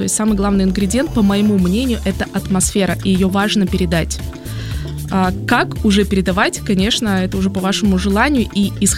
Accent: Ukraine; в своей стране, я из Украины, да, провели порядка, наверное, 10 больших конференций

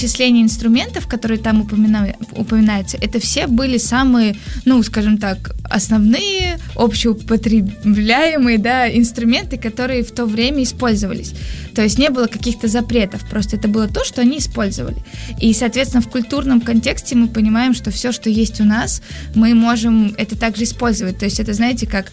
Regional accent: Bryansk, Bryansk Oblast, Russia; now in Moscow, Russia; я сама не из Москвы, из Брянска, и в церковь первый раз я пришла там.

